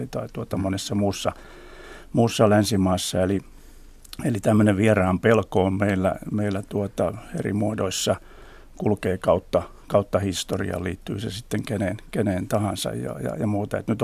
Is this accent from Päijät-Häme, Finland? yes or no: yes; Lahti, Päijät-Häme, Finland; yhteenottoja muun muassa kotikaupungissani Lahdessa ja muuta